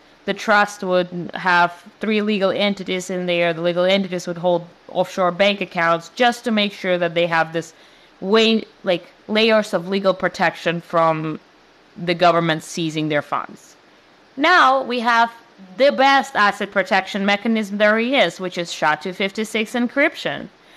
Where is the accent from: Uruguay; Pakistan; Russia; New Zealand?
Russia; now in United States; Yeah, I was born and raised in Russia, so I very much understand having a weak passport.